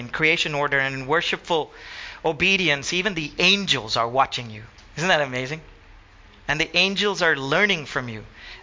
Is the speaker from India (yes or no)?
yes; Goa, India; We love being Goan, we love being Indian.